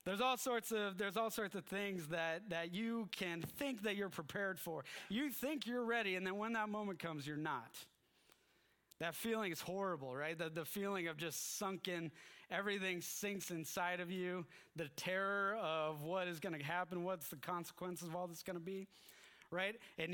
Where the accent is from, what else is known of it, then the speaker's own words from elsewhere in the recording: Canada; And so being a Canadian, I needed to get a visa to get into the country